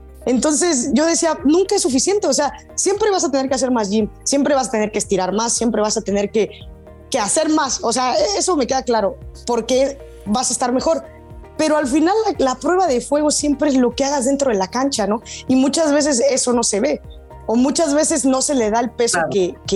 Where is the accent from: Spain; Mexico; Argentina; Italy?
Mexico; nos ponemos a ver lo que no tenemos en vez de explotar lo que como mexicanas tenemos